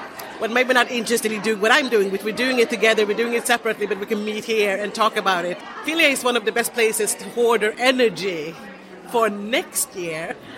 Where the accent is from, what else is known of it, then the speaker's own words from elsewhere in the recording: Sweden; I'm from Sweden